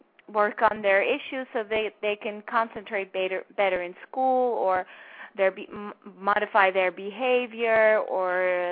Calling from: New York, United States; I am from New York.

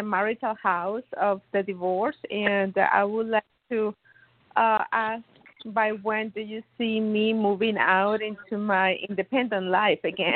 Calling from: Miami, Florida, United States

